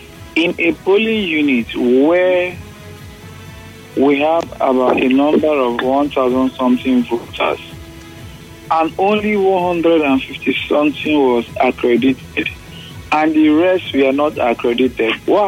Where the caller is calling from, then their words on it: Port Harcourt, Rivers, Nigeria; I'm calling from Port Harcourt.